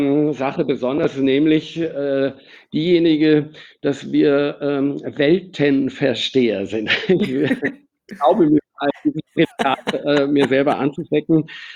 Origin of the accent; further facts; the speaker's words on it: Hamburg, Germany; Als Hamburger kann ich sagen, Hamburg ist da ganz anders.